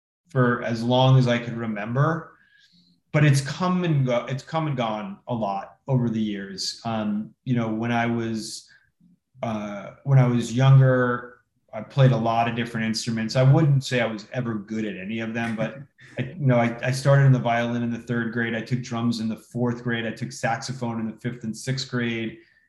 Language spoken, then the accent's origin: English; East Coast, United States; I'm from the East Coast. We were living on the West Coast.